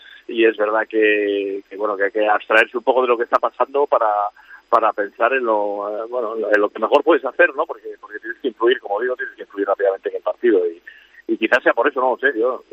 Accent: Vigo, Galicia, Spain; Sí, sí, soy de Vigo.

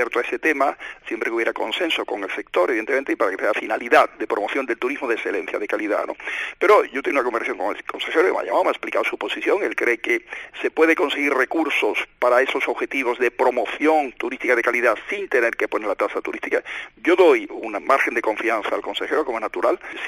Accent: Málaga, Andalusia, Spain; del amor a Málaga, la pasión por mi tierra

